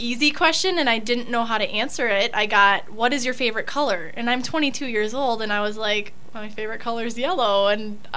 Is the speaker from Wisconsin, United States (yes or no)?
yes; Green Bay, Wisconsin, United States; But that's because I was born and raised in Green Bay.